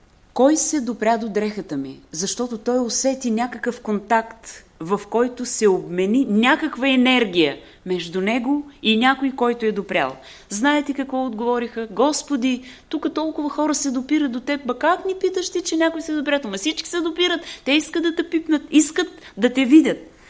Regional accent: Silistra, Silistra Province, Bulgaria; Разбрахте, от Силистра съм

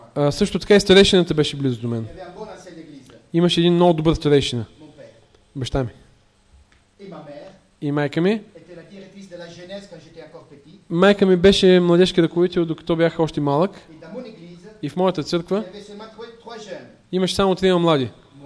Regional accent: Rome, Lazio, Italy; Bulgarian is a second language; Аз съм италианец. Роден съм в Рим.

